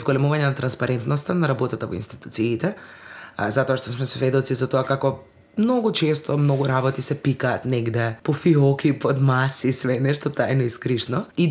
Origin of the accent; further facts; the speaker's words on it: Kumanovo, Northeastern, North Macedonia; Јас лично доаѓам од Куманово. Немам проблем со тоа да работам во градот од кој потекнув.